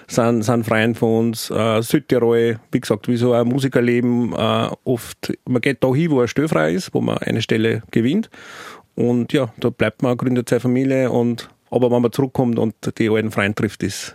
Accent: St. Martin im Innkreis, Upper Austria, Austria; Das war so ein kleines, feines Festival in meiner Heimatgemeinde, was ich mit meinem heimischen Musikverein St. Martin im Innkreis gemacht habe.

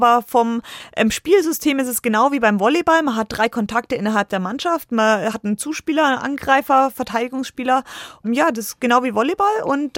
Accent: Bayreuth, Bavaria, Germany; dann ist Bayreuth dann doch meine Heimat und ist was ganz Besonderes

